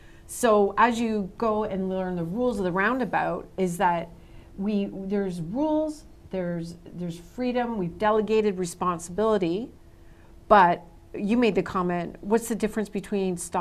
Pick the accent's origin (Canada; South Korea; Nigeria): Canada; I'm from Canada